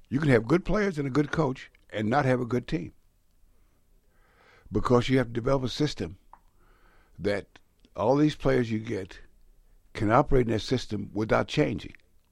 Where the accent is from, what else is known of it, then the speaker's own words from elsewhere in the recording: West Coast, United States; Now, I'm from the West Coast. I've never seen any one of these guys play or that style played, okay? So now I come here with the West Coast style.